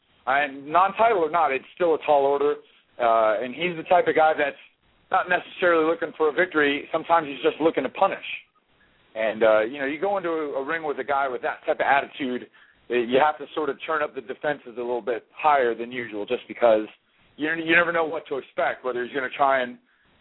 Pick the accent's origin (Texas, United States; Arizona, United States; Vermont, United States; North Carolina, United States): North Carolina, United States; I grew up in North Carolina, so as a wrestling fan, my influences were the Mid-Atlantic territories